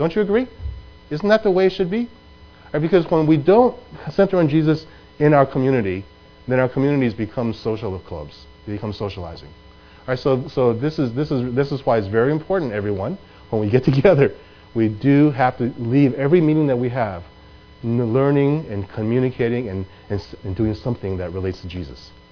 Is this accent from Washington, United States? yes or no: no; New York City, New York, United States; And as you know, Betty and I grew up in New York City. We became believers in our churches in New York City.